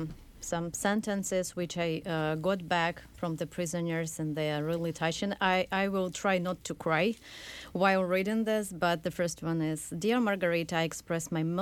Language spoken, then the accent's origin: English; Novosibirsk, Novosibirsk Oblast, Russia; English is a second language; moved away as an adult; now in Minnesota, United States; I'm originally from Novosibirsk, it's the capital of Siberia, and now I live and work in Minnesota in the very north of the United States. I came here 3 years ago. Now it's 5 years ago already.